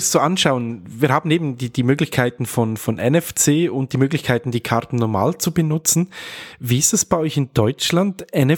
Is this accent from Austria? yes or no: no; Switzerland; Bei uns in der Schweiz haben wir jetzt bis auf, ich glaube, es sind so 2-3 Tankstellen